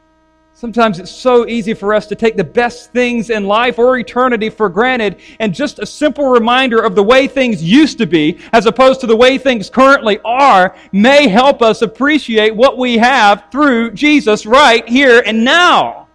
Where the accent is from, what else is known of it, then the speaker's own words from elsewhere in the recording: North Carolina, United States; I'm from North Carolina. I'm not a very cultured individual. I mean, we grew up watching NASCAR on Sundays and went fishing on the weekends.